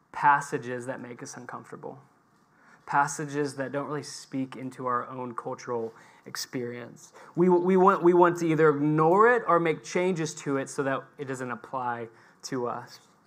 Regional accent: United States; now in Birmingham, United Kingdom; I'm an American, living and working in the UK, spending most of my time with Persians.

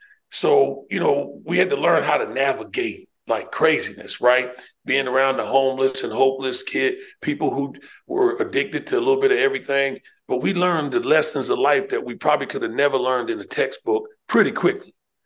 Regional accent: Riverhead, New York, United States; I grew up on Long Island, Riverhead, New York. That's East End of Long Island.

